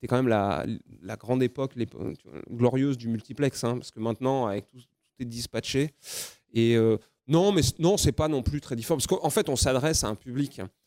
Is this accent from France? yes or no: yes; Grenoble, Auvergne-Rhône-Alpes, France; Je viens de Grenoble, zéro relation professionnelle.